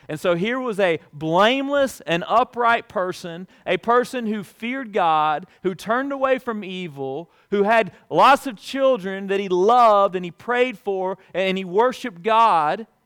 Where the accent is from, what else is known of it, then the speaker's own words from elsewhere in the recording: Dothan, Alabama, United States; I stumbled into a Lifeway Christian bookstores in Dothan, Alabama, my hometown.